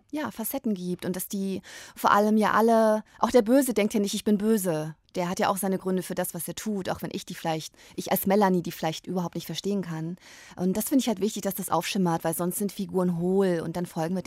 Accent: Thuringia, Germany; Also ich bin tatsächlich nicht in Jena aufgewachsen, sondern habe die ersten 8 Jahre meines Lebens in einem kleinen Dorf in der Nähe von Jena verbracht.

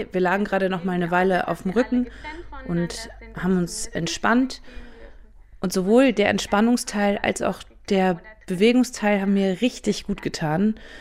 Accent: Rhineland, Germany; Als gebürtige Rheinländerin bin ich in einem katholischen Umfeld aufgewachsen.

